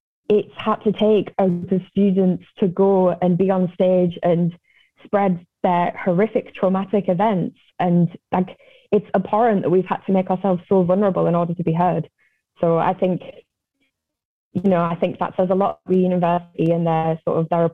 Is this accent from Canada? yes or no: no; North East England, United Kingdom; because of my accent, I'm from the northeast of England